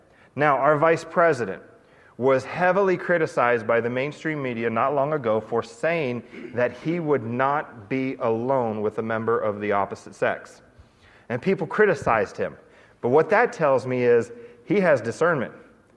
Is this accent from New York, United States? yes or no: no; Pennsylvania, United States; yeah, I'm from Pennsylvania and I get to go travel and I get to speak in lots of different places